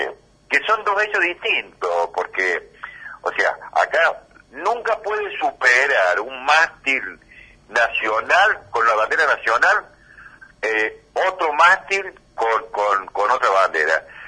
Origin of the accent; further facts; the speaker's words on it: Argentina; Simplemente como argentino.